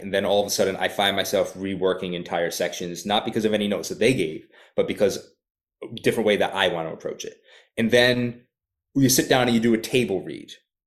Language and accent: English; Providence, Rhode Island, United States; accent: Rhode Island; now in Los Angeles, United States; I have a little bit of a Rhode Island accent. I live in LA now, but I'm originally from Providence. And I do think that sometimes this New England accent comes in very handy